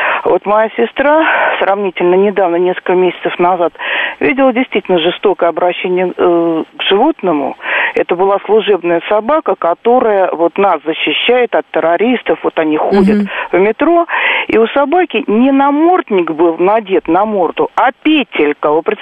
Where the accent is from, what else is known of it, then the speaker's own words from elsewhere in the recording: Moscow, Russia; Я москвичка. Да.